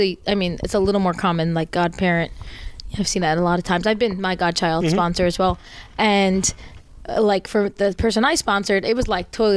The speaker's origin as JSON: {"language": "English", "region": "New Jersey", "country": "United States", "said": "Because I'm from North Jersey, so it's like my kind of people."}